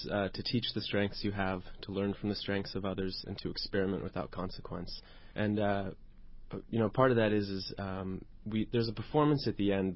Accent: San Diego, California, United States; also born or lived in Los Angeles; now in Indianapolis, United States; Born and raised in San Diego. Moved to L.A. when I was 18.

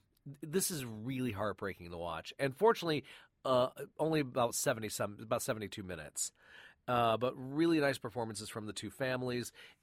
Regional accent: Flint, Michigan, United States; And the story I have is growing up in Flint, Michigan, I won on a radio contest a pass to go see the Richard Gere version of Breathless

